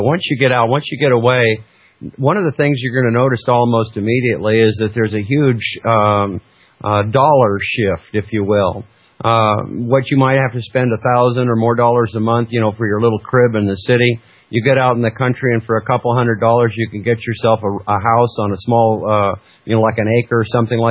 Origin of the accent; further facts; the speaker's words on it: Washington, United States; And I'd go, yeah, I'm from Washington.